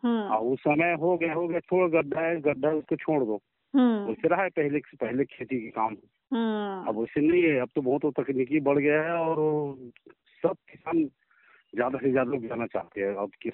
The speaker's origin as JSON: {"language": "Hindi", "town": "Tihri Para", "region": "Chhattisgarh", "country": "India", "tie": "born or raised there", "said": "मैं गंडई टिहरी पारा जिला रामनगर में रहता हूँ और मेरा गांव टिहरी पारा पड़ता है, वार्ड नंबर 13।"}